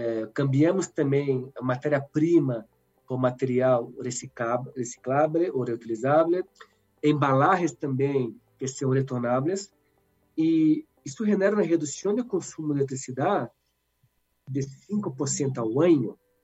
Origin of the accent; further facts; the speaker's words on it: Brazil; Spanish is a second language; y soy latino, soy brasileño, soy vivo, está en mi sangre.